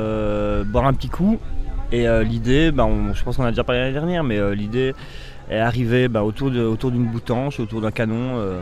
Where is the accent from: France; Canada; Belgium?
Belgium; étant donné que je viens de Belgique, je suis belge.